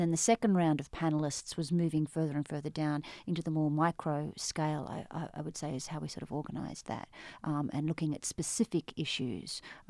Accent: Sydney, New South Wales, Australia; also born or lived in Melbourne, Australia / Vienna, Austria; now in United States; I'm an Australian, and I moved to the United States around about 9 years ago now. I grew up in Sydney, Australia, and I spent quite a bit of time in Melbourne, Australia, and some time in Europe as well. I went to school in Vienna.

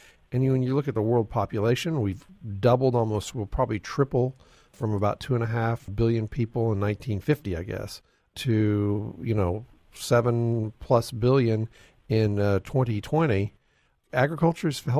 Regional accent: Texas, United States; As somebody growing up in West Texas, I spent some time in Western Oklahoma working on a family farm.

